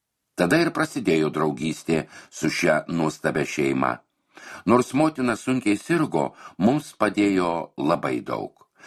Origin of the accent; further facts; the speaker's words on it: Aukštaitija, Lithuania; nes aš tikra aukštaitė, o ji tikra žemaitė.